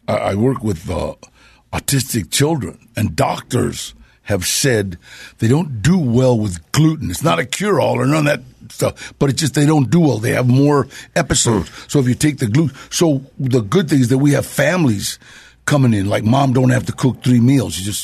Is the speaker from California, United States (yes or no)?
yes; Los Angeles, California, United States; born there; also born or lived in Burbank; I was born in Temple Street, then started off at Echo Park for a while. I was in Burbank for a while, and then I got in trouble, and I was evicted from Los Angeles.